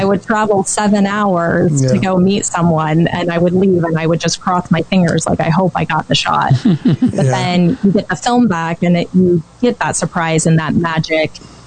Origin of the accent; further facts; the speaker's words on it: Powell, Wyoming, United States; And when I was growing up in Powell, which is this very small town in the northwest part of the state